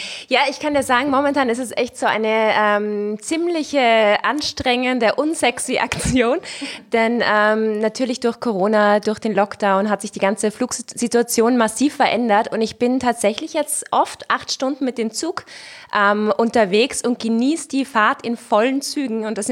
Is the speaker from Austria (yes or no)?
yes; Austria; now in Cologne, Germany; Also gerade als Österreicherin und mit dem Ischgl-Thema war es dann doch so